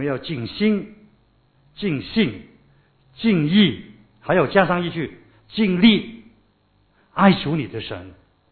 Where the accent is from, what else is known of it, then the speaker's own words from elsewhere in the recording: China; 我们中国人有一句话很好